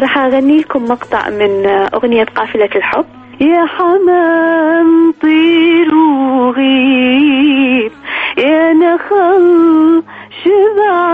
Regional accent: Iraq; now in Toronto, Canada; الموجودة عندنا هنا بتورنتو اسمه داني دي، اتصلت بي، تركت له إيميل، كتبت لأنه أنا مغنية عراقية

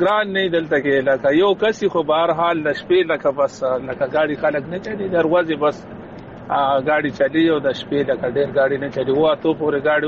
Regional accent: Mardan, Khyber Pakhtunkhwa, Pakistan; moved away; زه د مردان شیخ متون یم

